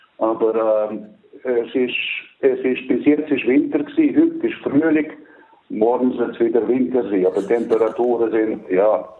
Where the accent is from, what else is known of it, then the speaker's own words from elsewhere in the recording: Switzerland; Also Vaterland ist die Schweiz. Heimat ist ein bisschen weiterer Begriff.